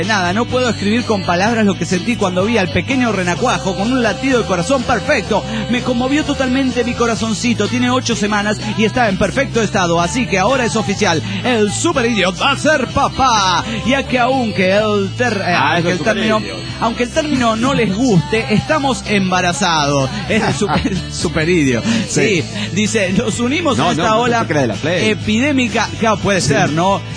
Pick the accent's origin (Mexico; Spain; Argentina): Mexico; Sinaloa; now in Mexico City, Mexico; de Sinaloa en el DF.